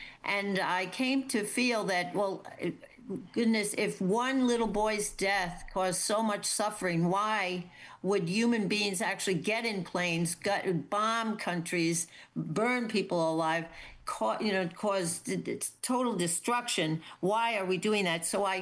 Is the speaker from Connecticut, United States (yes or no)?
no; New York City, New York, United States; born there; Well, I was born in New York, in the Bronx in New York.